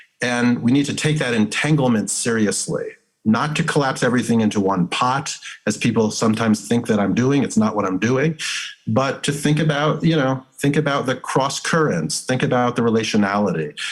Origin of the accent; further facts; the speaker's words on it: United States; but I'm white and I'm an American citizen.